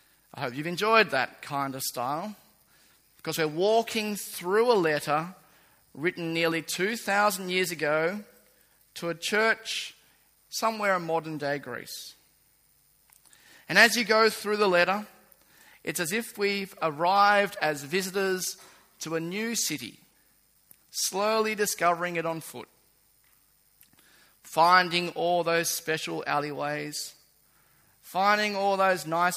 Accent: Manly Warringah, New South Wales, Australia; I grew up in Manly Warringah, like the other three people in this whole church that support Manly.

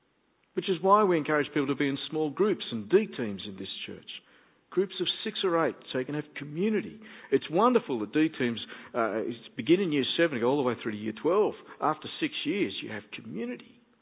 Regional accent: Campsie, Scotland, United Kingdom; as Italians were when I was growing up in Campsie, they may well have been called Little Italy. When our neighbours in Campsie, when I was a kid, they would every year tread grapes

